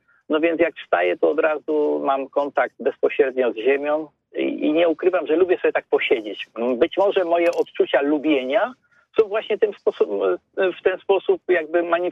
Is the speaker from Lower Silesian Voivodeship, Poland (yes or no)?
no; Kraków, Lesser Poland, Poland; U nas w Krakowie, jeśli wrócę tak trochę, to tak, mamy kartofle, a nie pyrki, tak? I u nas się wychodzi na dwór, a nie na pole, tak?